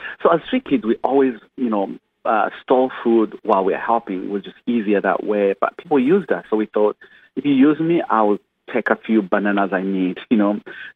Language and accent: English; Uganda; You know, well, I grew up in Uganda, poor of the poorest.